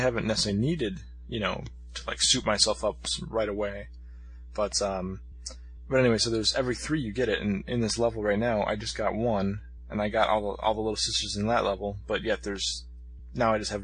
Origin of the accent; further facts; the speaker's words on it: United States; That's cool for me as an American.